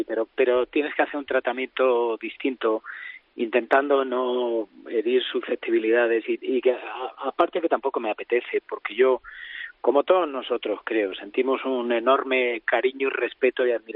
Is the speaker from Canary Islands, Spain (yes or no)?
no; Montiel, Castilla-La Mancha, Spain; yo no sé si alguno allí en Montiel, en mi pueblo, llegó a tocarle a Aslum, pero era la celebración más absoluta.